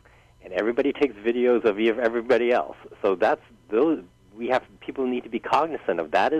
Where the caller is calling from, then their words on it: Maui, Hawaii, United States; But, you know, I'm calling from Maui